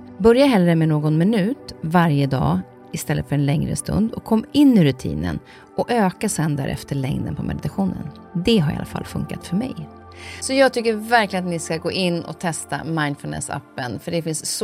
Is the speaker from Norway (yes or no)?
yes; Norway; Swedish is a second language; jag är norsk och har svårt att prata svenska med norrmän och tvärtom.